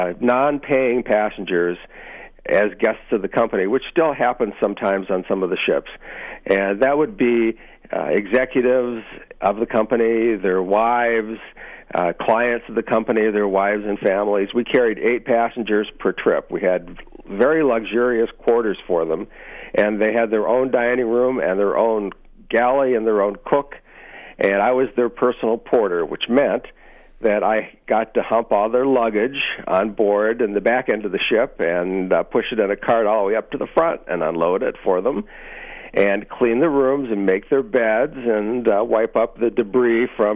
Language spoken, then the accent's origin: English; Sault Ste. Marie, Michigan, United States; Growing up in the Sioux back in the 70s, it was very common for young people who are going away to college